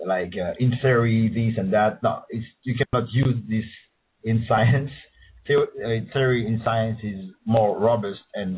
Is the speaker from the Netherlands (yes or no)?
no; Guadeloupe, France; English is a second language; also born or lived in London, United Kingdom; now in United States; I'm a French citizen, as my name may lead to you to think about. And but I'm from the French Caribbean of an island called Guadeloupe